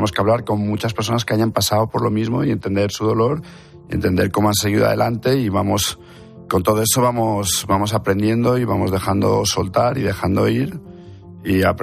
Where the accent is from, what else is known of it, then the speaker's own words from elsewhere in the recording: Madrid, Community of Madrid, Spain; Yo, pues soy de Madrid.